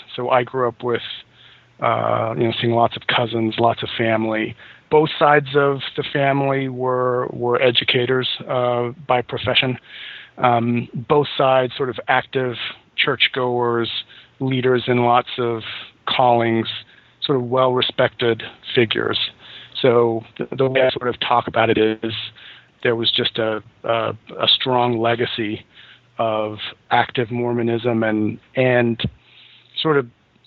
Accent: Oak Ridge, Tennessee, United States; also born or lived in Seattle, United States; I was born in Seattle, where my dad was doing a postdoc at the University of Washington. After that point, a couple of years after I was born, we moved to Oak Ridge, Tennessee

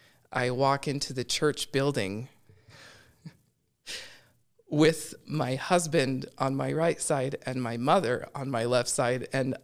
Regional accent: Bountiful, Utah, United States; also born or lived in Pleasant Grove, United States; I was born and raised in Utah, in Bountiful, Utah, for until I was about 15. And then we moved to Pleasant Grove and finished out my teenage years there.

